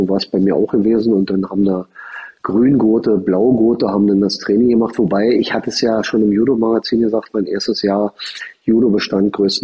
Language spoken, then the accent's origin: German; Berlin, Germany; Ich bin 1964 geboren, bin im Südosten von Berlin aufgewachsen